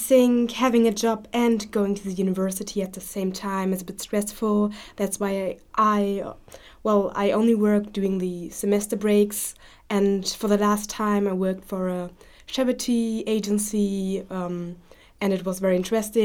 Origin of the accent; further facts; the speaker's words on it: Dinslaken, North Rhine-Westphalia, Germany; In fact, I travel from my hometown Dinslaken to Düsseldorf.